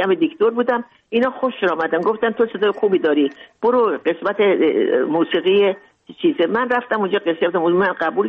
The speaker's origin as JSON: {"language": "Persian", "town": "Mashhad", "region": "Razavi Khorasan", "country": "Iran", "tie": "born or raised there", "said": "من تازه تولد شده بودم، من بردم به ایران، کوچیک بودم. اونجا در مشهد بزرگ شدم."}